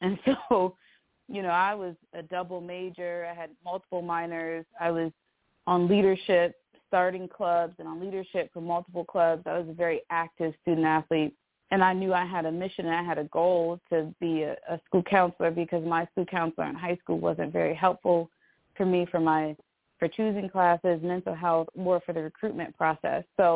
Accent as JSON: {"language": "English", "town": "Syracuse", "region": "New York", "country": "United States", "tie": "born or raised there", "said": "And so I came to Villanova University from Syracuse, New York, where I was born and raised, and I was a recruited athlete."}